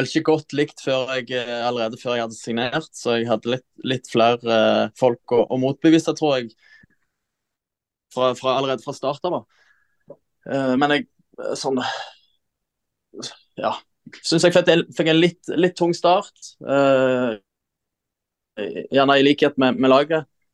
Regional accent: Jørpeland, Rogaland, Norway; Så jeg satt hjemme på Hjørpeland, var på ferie hjemme

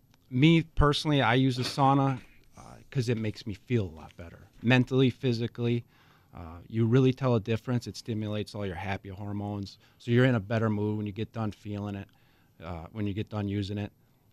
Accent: Racine, Wisconsin, United States; Yeah, so I grew up in Racine, and then went to high school in Shoreland Lutheran.

